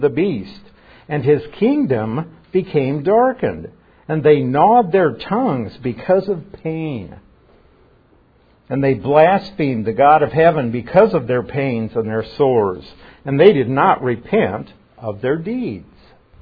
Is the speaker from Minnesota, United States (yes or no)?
no; Nebraska, United States; but I lived on an acreage in Nebraska, and you know, we were way out of town, like 20 miles from the nearest town. I wouldn't call Palmyra a town.